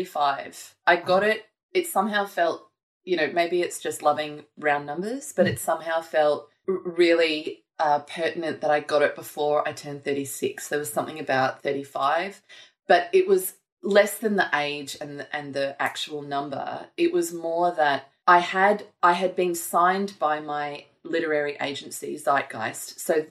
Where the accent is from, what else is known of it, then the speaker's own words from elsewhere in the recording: Gold Coast, Queensland, Australia; I grew up on the Gold Coast.